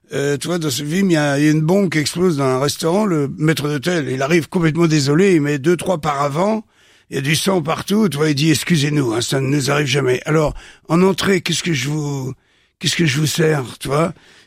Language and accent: French; Fontaine-Luyères, Grand Est, France; born there; Moi, je suis né à Fontaine-Lui-Hier. Eh bien maintenant, sur ma carte d'identité, c'est marqué Charmont-sous-Barbuise. C'est le bled d'à côté qui était plus gros et qui, en fait, a absorbé Fontaine-Lui-Hier.